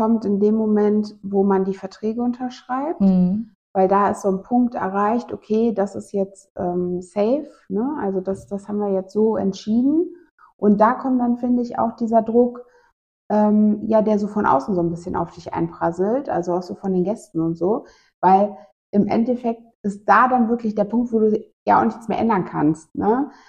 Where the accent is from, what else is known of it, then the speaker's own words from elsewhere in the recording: Germany; mein Mann ist Italiener, ich bin Deutsche.